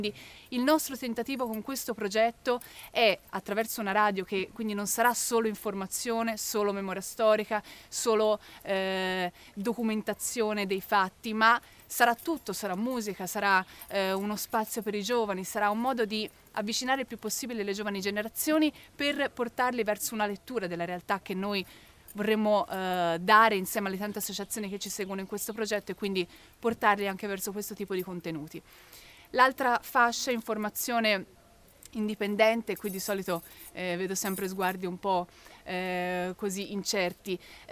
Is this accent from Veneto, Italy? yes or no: no; Florence, Tuscany, Italy; vengo da Firenze anche io, sono una giornalista